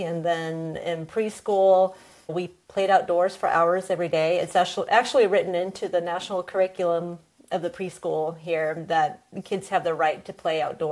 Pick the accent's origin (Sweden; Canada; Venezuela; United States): Sweden; I was born and raised here in Sweden, and we do have a very outdoorsy culture.